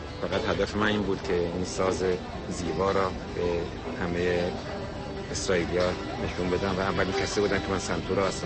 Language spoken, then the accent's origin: Persian; Isfahan, Iran; moved away as an adult; also born or lived in Tehran; now in Israel; من در اصفهان متولد شدم و تا 12 سالگی در اصفهان بودیم. در مدرسه حراتی اصفهان تحصیل کردم. بعدن همه خانواده منتقل شدیم به تهران